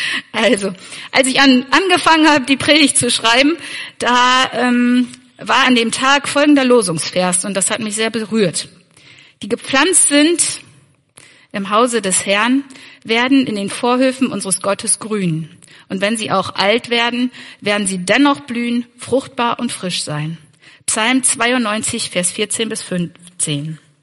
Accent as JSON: {"language": "German", "town": "Ihrhove", "region": "Lower Saxony", "country": "Germany", "tie": "born or raised there", "said": "Also ich komme aus der Gemeinschaft in Ihrhofe und bin in Leer geboren und in Ihrhofe aufgewachsen auch, also immer irgendwie vor Ort geblieben. Und wir wohnen mittlerweile in Ihrenerfeld."}